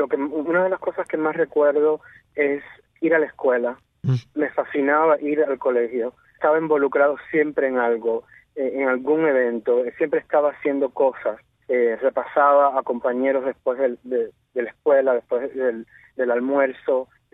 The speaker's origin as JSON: {"language": "Spanish", "town": "Morón", "region": "Ciego de Ávila", "country": "Cuba", "tie": "born there", "moved": "yes", "said": "En Morón, en 1969, ajá, en una familia muy, muy unida."}